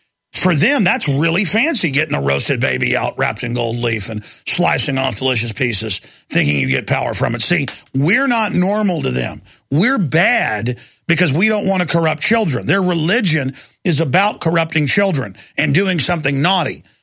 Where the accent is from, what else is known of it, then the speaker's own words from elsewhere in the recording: Texas, United States; growing up in Texas, I mean, you can drive 2 hours, especially back then, without ever seeing a gas station.